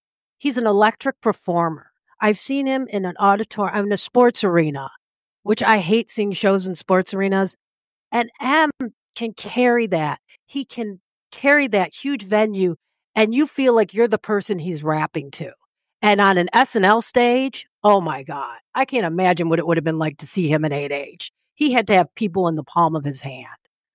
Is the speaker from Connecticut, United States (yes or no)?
no; Michigan, United States; which is where I'm from Michigan.